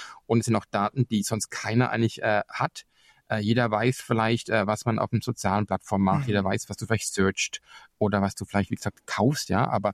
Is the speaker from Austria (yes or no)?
no; United States; Ich glaube auch, dass wir als Amerikaner, wenn ich mich über mich selber spreche, als in USA Lebenden